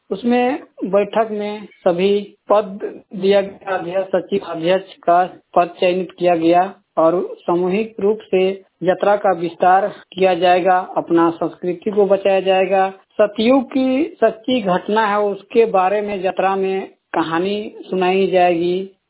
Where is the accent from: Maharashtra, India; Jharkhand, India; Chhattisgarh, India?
Jharkhand, India; Burmu; बुढ़मू से हूँ।